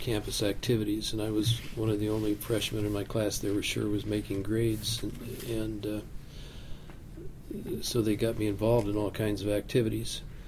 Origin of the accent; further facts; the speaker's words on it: Iowa, United States; My brother had gone to Grandview, and I grew up right near Grandview